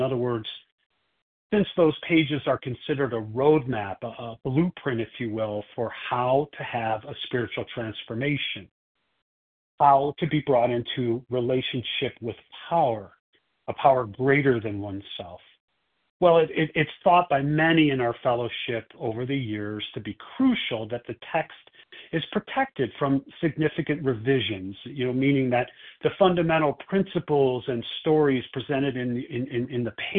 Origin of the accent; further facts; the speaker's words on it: Chicago, Illinois, United States; I'm from Chicago, and I will be the host for the presentation today.